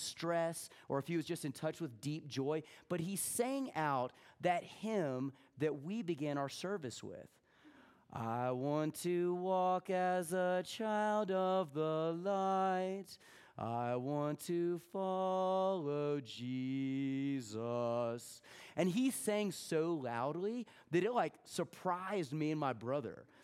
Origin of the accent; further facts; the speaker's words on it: Atlanta, Georgia, United States; also born or lived in Texas; know that I was born in Texas. I grew up in Atlanta, Georgia.